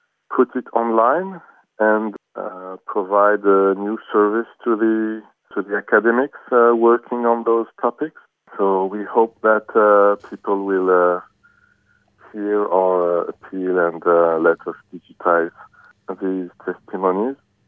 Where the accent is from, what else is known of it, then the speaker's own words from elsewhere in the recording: Paris, Île-de-France, France; English is a second language; I'm born and bred in France, in Paris. And originally my grandparents came from Turkey in 1920. So yes, I was born here in Paris.